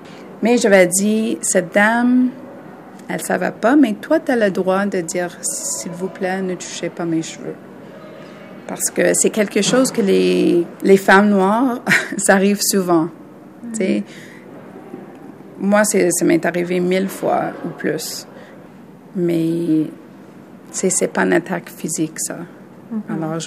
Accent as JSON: {"language": "French", "town": "Montreal", "region": "Quebec", "country": "Canada", "said": "Moi, je viens de Montréal."}